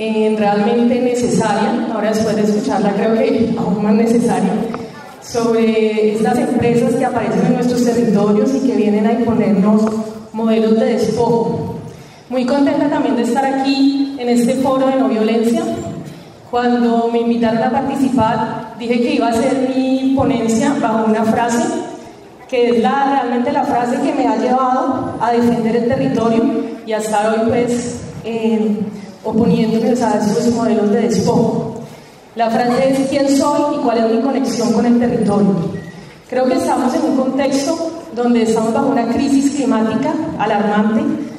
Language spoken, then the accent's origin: Spanish; Génova, Quindío, Colombia; vengo de Génova, Quindío, que llaman la estrella hídrica del Quindío.